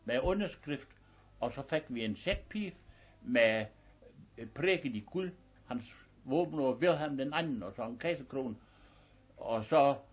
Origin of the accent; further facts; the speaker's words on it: Aabenraa, Region of Southern Denmark, Denmark; Jeg sagde, jeg er op fra Nord-Slesvig.